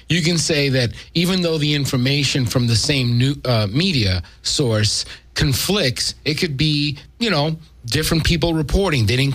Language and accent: English; New York, United States; I mean, I'm from New York. If you haven't gathered my my accent